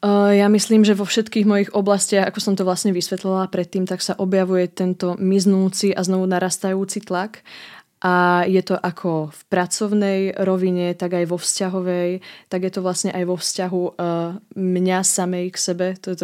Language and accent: Slovak; Nitra, Nitra Region, Slovakia; now in Brno, Czechia; jak som vyrastala v Nitre, tak tam tie korene prostě sú, tie nebudeme odsekávať, mm-hmm. a len som ich potiehla do Brna.